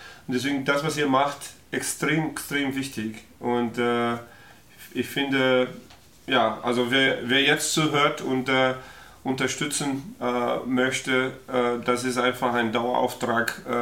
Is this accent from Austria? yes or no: no; Brazil; German is a second language; ich komme aus Brasilien